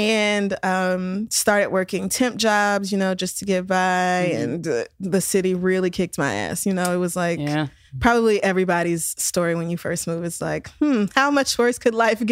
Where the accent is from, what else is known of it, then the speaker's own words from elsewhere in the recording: Oklahoma, United States; moved away as an adult; now in New York, United States; So yeah, I grew up in Oklahoma and moved here 4.5 years ago.